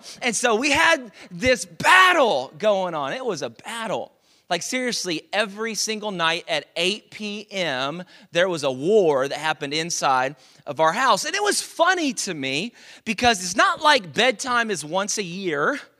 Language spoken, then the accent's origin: English; Dallas, Texas, United States; now in Houston, United States; I was born and raised in Dallas, so I'm a Cowboys fan, but I am learning to love the Texans.